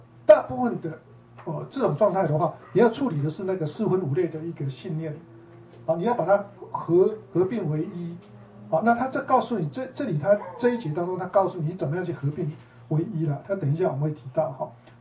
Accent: Taiwan; 所以那些女生们应该都是我们台湾人

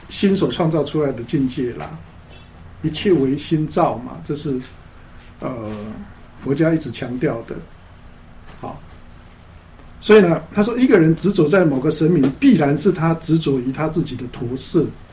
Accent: Taiwan; 像我们台湾人呢，哈，主要的信仰是什么？观世音菩萨或者是妈祖嘛。

